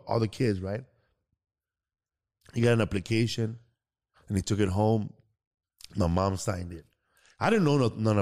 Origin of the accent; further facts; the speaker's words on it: Mexico City, Mexico; We're from Mexico City, bro.